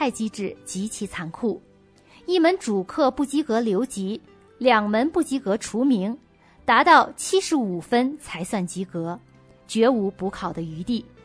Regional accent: Beijing, China; born there; 因为我本人是1979年出生在北京协和医院。

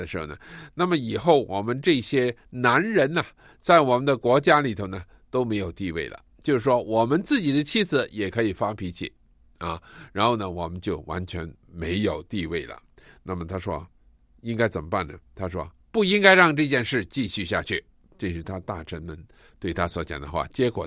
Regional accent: southern China, China; 你是从中国来的一个人，我也是从中国来的人，而你是北方人，我是南方人

